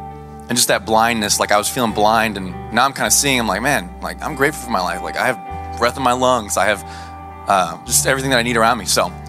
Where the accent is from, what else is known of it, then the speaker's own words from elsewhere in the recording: El Paso, Texas, United States; This is also my first time, and I'm from El Paso, so yeah.